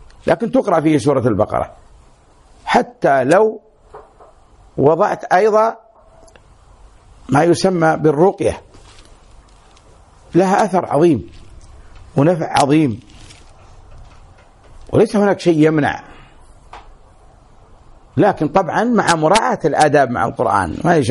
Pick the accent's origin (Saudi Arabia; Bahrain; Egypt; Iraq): Saudi Arabia; now in Kuwait; وفيها الجرائد عندنا بالسعودية، جيت هنا قلبت كل يجينا أخبار الكويت